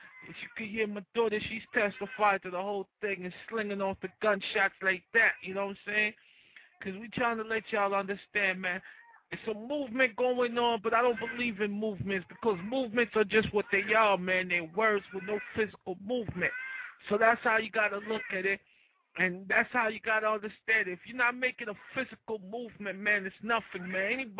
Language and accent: English; Kingston, Jamaica; I'm from Kingston, home of the original Road Boys, them, you know what I'm saying? The Rastas and all of that.